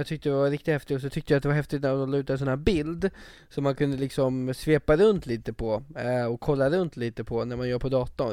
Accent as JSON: {"language": "Swedish", "country": "Sweden", "said": "Och man blir ju stolt som svensk."}